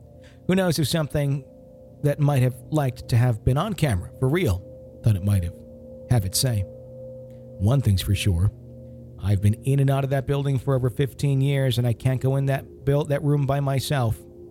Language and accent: English; Virginia, United States; from Central Virginia.